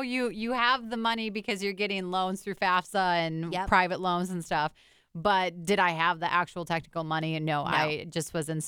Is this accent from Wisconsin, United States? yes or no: yes; Wisconsin, United States; now in Minneapolis, United States; even though I'm still in the Midwest and it's just across the border where my hometown is in Wisconsin, Minneapolis is a totally different vibe.